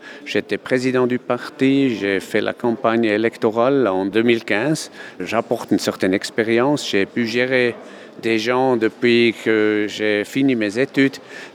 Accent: Kandersteg, Bern, Switzerland; born there; je suis né à Kandersteg dans une famille paysanne, dans une région où, c'est clair, les valeurs bourgeoises sont très importantes, dans une région rurale.

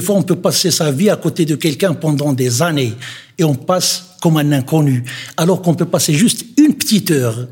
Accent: Morocco; moved away as an adult; now in Jura, Switzerland; j'ai 54 ans et puis j'ai vécu 21 ans au Maroc et 33 ans ici en Suisse.

